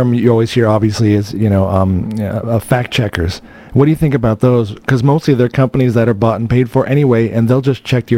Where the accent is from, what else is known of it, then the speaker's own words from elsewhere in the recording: United States; now in Australia; I know America, and I'm from the States. I've lived here in Australia, though, half my life, so I'm a bit of both.